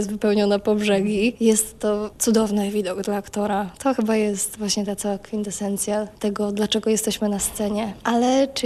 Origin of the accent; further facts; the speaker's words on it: Stanowice, Lower Silesian Voivodeship, Poland; Pochodzę z okolic Wrocławia, 20 km od Wrocławia, z takiej malutkiej wsi, Stanowice.